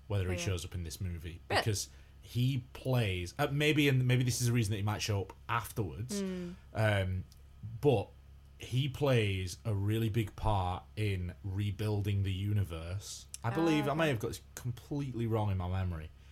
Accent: United Kingdom; I'm British

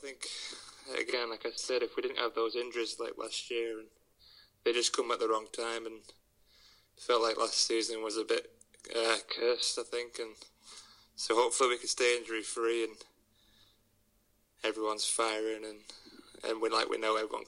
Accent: United Kingdom; obviously being British

